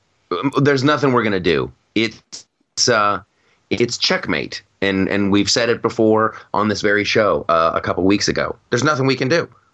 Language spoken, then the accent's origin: English; Ohio, United States; And I'm conditioned as a kid growing up in Ohio, like when the sky goes yellow like that, you're like, ooh, now here comes a tornado.